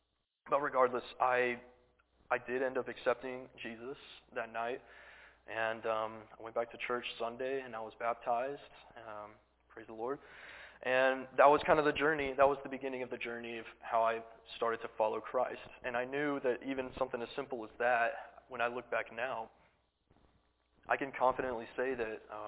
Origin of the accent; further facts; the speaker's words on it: Needville, Texas, United States; So growing up, I grew up in Houston, Texas, like an hour south of it in a little town called Needville. I usually just say Houston, though, because people know where that's at.